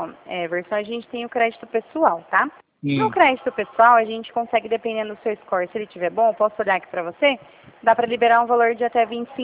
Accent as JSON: {"language": "Portuguese", "region": "São Paulo", "country": "Brazil", "said": "Eu sou aqui de São Paulo, no interior."}